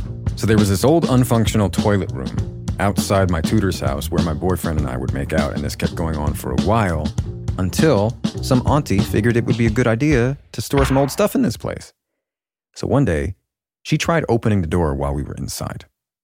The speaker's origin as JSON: {"language": "English", "region": "Tamil Nadu", "country": "India", "said": "I'm from Tamil Nadu, South India. My family, like a lot of middle-class families in my culture, were against me dating anyone."}